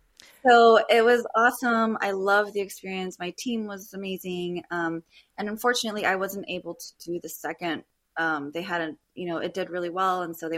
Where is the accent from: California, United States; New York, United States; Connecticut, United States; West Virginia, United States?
California, United States; Glendale; which is very much like the suburb I grew up in Glendale.